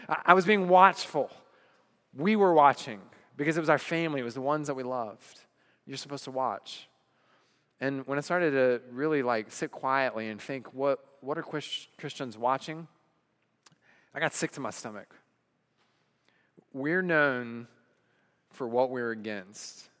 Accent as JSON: {"language": "English", "region": "the South", "country": "United States", "said": "I'm a Southerner. I can say things like that."}